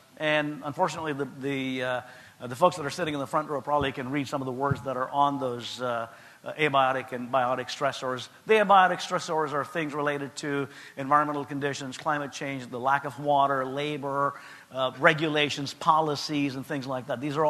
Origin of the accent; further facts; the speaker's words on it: India; I grew up in India at a time in the 1950s and 1960s when India was a basket case.